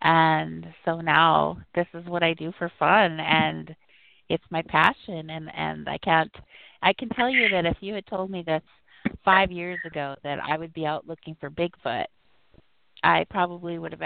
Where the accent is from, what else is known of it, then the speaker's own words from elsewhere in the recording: Minnesota, United States; growing up in Minnesota, spending my whole life in the woods